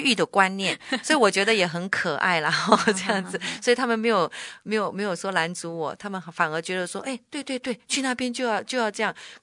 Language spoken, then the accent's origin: Chinese; Taiwan; moved away; 我是一个人从台湾去到那个美国，